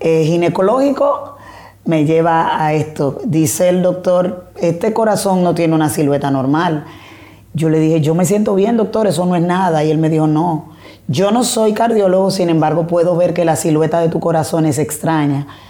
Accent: La Romana, Dominican Republic; como ya lo mencionó. Soy de aquí de La Romana, República Dominicana.

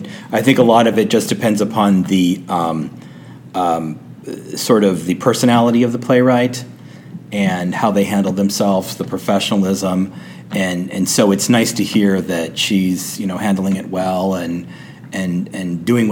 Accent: California, United States; And I'm from Southern California.

